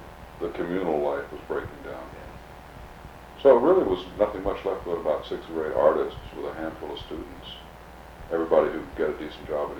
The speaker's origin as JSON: {"language": "English", "town": "Washington", "region": "District of Columbia", "country": "United States", "tie": "born or raised there", "also_born_or_lived": "Asheville, North Carolina", "said": "I was born in Asheville, but I actually brought up in Washington, D.C., but the parents have had this summer place, this farm, orchard, out of the mountains for the last 25 years."}